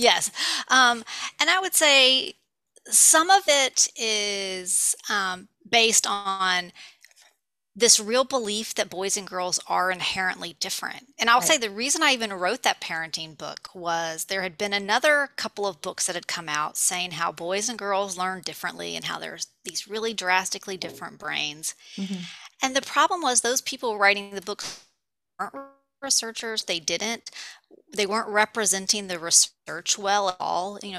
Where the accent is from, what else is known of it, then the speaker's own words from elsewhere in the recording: the South, United States; So I say I grew up in the South, and I think if you grow up in the South, you cannot be ambivalent on the topic of race.